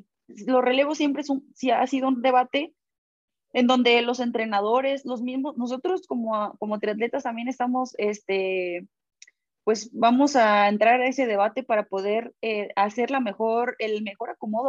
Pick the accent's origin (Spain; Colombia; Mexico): Mexico; nosotros como atletas mexicanos somos adaptables a lo que nos pongan